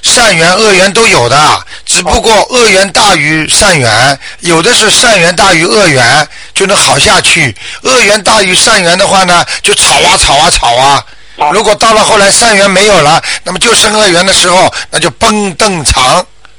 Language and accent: Chinese; China; 我们中国人讲究中庸之道